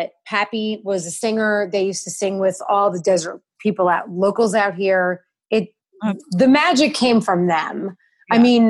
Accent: New Jersey, United States; also born or lived in Manhattan; coming from New York, and I'm from, I grew up in New Jersey. I lived in Manhattan for like 20 years.

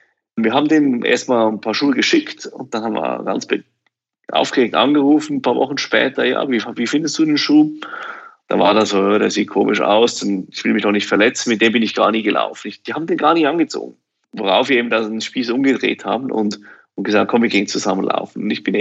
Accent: Switzerland; weil wir natürlich eben aus Schweiz ein bisschen was von Bergen verstehen. Ich bin ja selber auch in Bergen aufgewachsen.

